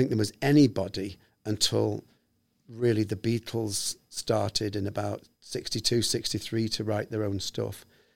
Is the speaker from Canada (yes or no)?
no; Liverpool, North West England, United Kingdom; moved away as an adult; Excuse my posh accent there, but I moved away from Liverpool 40 years ago.